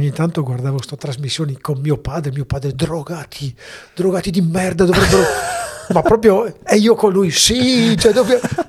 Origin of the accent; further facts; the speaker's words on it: Bergamo, Lombardy, Italy; Sono bergamasco.